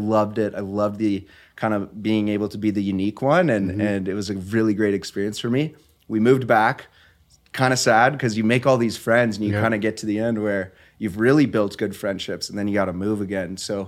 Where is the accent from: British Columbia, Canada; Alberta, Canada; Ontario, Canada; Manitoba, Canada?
Alberta, Canada; Calgary; Grew up in Southwest Calgary, Chinook Park area.